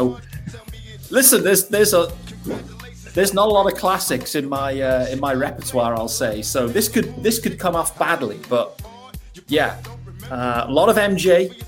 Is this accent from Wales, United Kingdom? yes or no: yes; Newport, Wales, United Kingdom; also born or lived in Liverpool; I was born in Liverpool, but I grew up in a place called Newport in South Wales.